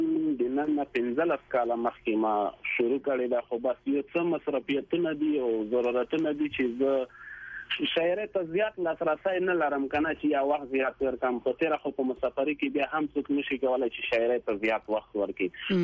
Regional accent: Chamkani, Paktia, Afghanistan; now in Kuwait; زه د افغانستان یم، پکتیا ولایت څمکنۍ ولسوالۍ اوسیدونکی یم. … په کام څمکنۍ یم. اوس فعلاً په کویت کې د مسافرې شپې ورځې سره تیروم.

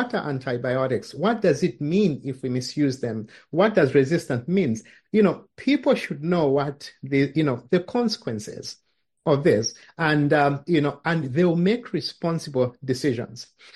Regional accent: Zambia; where I'm from originally from Zambia, we have these regulations.

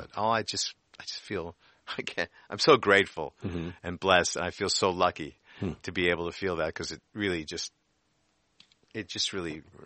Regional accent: New York, United States; But they can be. I'm a New Yorker.

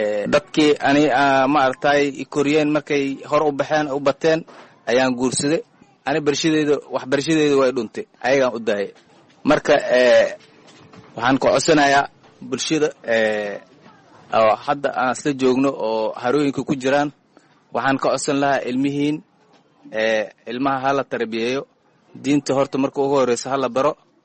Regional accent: Bardheere, Gedo, Somalia; born or raised there; moved away

